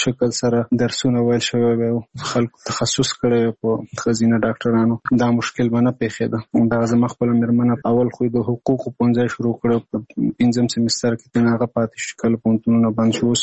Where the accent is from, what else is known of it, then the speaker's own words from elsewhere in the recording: Nangarhar, Afghanistan; now in Kabul, Afghanistan; زموږ کور په ننګرهار کې دی، زه په کابل کې هم دلته